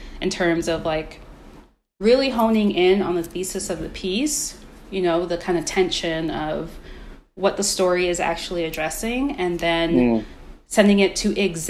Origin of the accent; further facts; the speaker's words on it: Maryland, United States; driving from where I grew up in Maryland to DC every day to do the externship